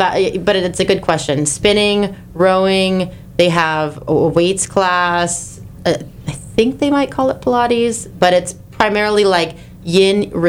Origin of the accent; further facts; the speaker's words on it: Winter Park, Florida, United States; I'm originally from Winter Park, Florida.